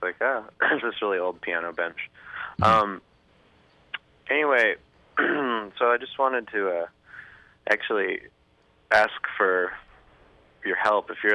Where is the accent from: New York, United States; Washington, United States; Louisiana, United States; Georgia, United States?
Washington, United States; Port Townsend; So yeah, I'm from Port Townsend, Washington, and I've been doing … as my musical outlet since, I think, 1999, putting out CDs and stuff.